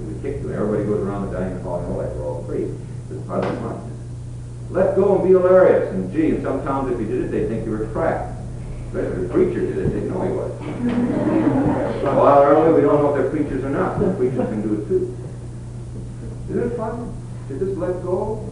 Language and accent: English; Minneapolis, Minnesota, United States; I knew a little bit of it because I grew up in Minneapolis where the Swedes were still around.